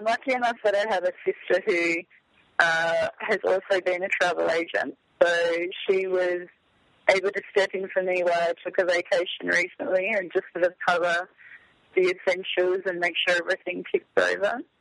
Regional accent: Hobart, Tasmania, Australia; I grew up in Hobart, and my grandparents were Burnie-based, so I spent a lot of time in both ports. And when I completed university, I moved to Perth, Western Australia. So I spent 2 years in Perth

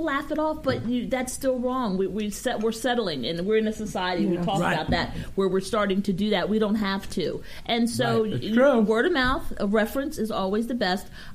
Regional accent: Maryland, United States; I'm originally from Maryland.

